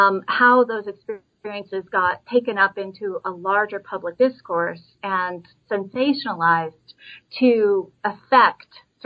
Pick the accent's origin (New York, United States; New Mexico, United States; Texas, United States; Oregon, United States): Oregon, United States; Portland; notably it began in my hometown of Portland, Oregon